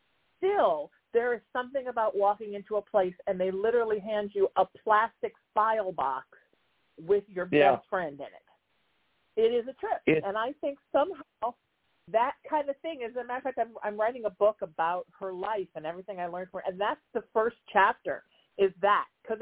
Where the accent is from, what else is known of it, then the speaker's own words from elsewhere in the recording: Huntington Beach, California, United States; Anaheim was pretty far away for me to go to driving school because I grew up in Huntington Beach.